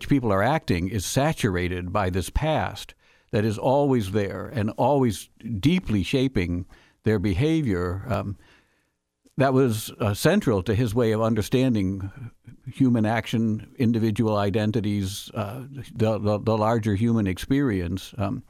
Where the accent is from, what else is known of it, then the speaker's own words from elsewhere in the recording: Illinois, United States; I grew up in Illinois, and as you can tell, I don't have really the right accent to be talking about Faulkner at all. And growing up in Illinois, we were free of a past.